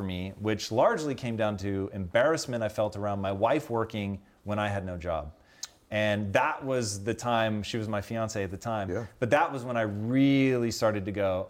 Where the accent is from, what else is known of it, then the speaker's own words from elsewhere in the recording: Tacoma, Washington, United States; Dude, welcome to growing up in Tacoma.